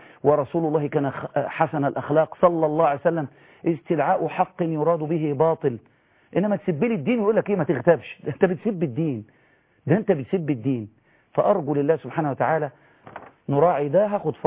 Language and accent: Arabic; Egypt